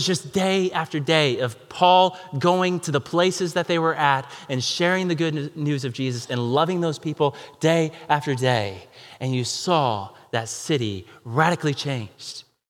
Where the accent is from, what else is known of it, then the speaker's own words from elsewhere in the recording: Ohio, United States; I get it. I'm from Ohio. I know what the promised land looks like, right? I know Ohio's not the promised land.